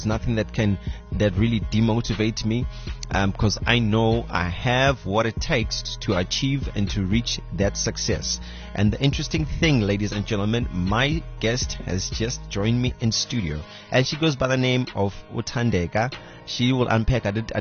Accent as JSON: {"language": "English", "town": "Otongati", "region": "KwaZulu-Natal", "country": "South Africa", "said": "I'm from Otongati."}